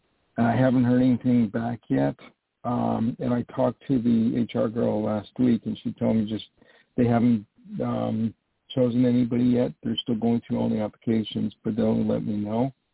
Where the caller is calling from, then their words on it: New York, United States; I'm calling from New York.